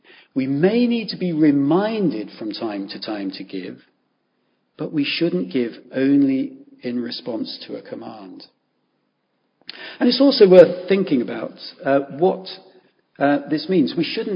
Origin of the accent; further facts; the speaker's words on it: United Kingdom; I suspect the answer is because we're British, we wouldn't talk about it because we don't talk about money